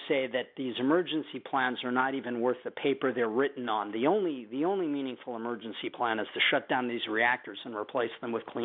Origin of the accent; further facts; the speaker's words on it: New York City, New York, United States; I grew up on the Hudson, in New York City